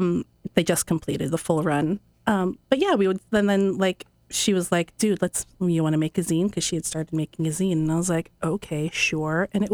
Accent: Storrs, Connecticut, United States; So I grew up in Storrs or Mansfield, greater Mansfield area. I went to E.O. Smith. I went to UConn. I was a townie.

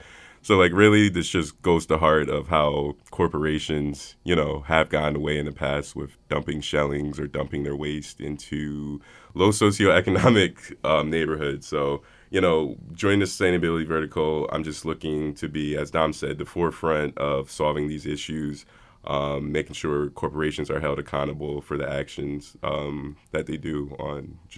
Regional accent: New Haven, Connecticut, United States; As a child growing up in New Haven, we were bordering Hamden, Connecticut

